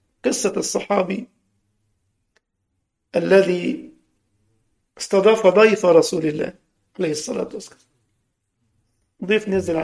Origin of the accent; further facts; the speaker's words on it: Egypt; كان زمان عندنا في مصر كان في حاجة اسمها السرير أبو عمدان